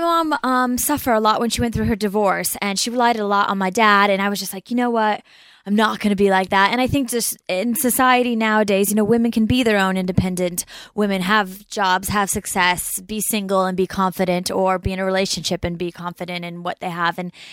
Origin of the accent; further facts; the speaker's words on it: United States; I don't know if it's because we're both American and blonde and in a girl group.